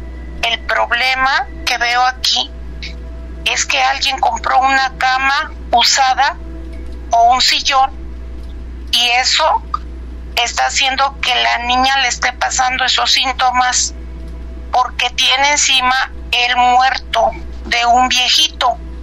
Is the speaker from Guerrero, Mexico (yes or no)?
yes; Guerrero, Mexico; yo soy del estado de Guerrero.